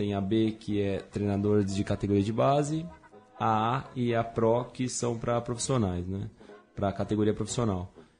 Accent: Pindamonhangaba, São Paulo, Brazil; Eu sou do interior de São Paulo, sou de Pindamonhangaba.

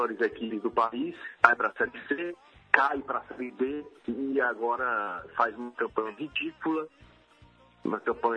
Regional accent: Aracati, Ceará, Brazil; só para falar que eu sou de Aracati.

